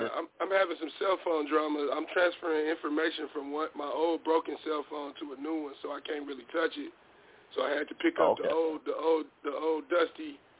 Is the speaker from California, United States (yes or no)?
yes; Oakland, California, United States; And then growing up in Oakland, you know, you're seeing